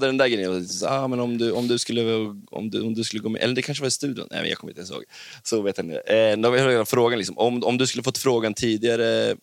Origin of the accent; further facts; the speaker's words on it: Sweden; jag kommer från Sverige.